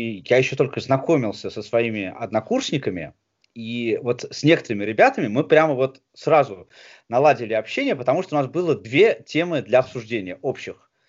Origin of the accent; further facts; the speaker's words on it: Moscow Oblast, Russia; Ну вообще, я не москвич, а подмосквич.